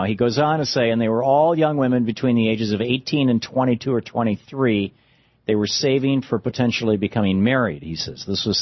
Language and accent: English; United States; born there; And I'll tell you, I was born white in America. I was not born a wealthy family.